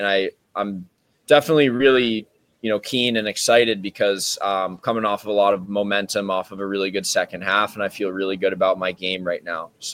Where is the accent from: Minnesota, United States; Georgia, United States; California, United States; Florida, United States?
Florida, United States; Basically, hockey wasn't very big when I was growing up in South Florida.